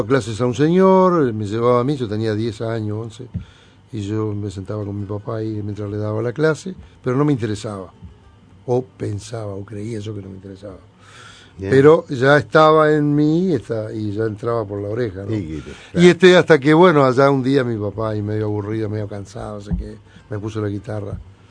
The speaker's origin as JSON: {"language": "Spanish", "region": "Durazno", "country": "Uruguay", "tie": "born or raised there", "said": "Yo nací en la Cura Maravilla."}